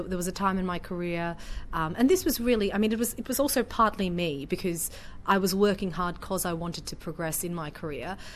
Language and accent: English; Australia; accent: Australian; I grew up in Australia, go back to India when in my mid-20s.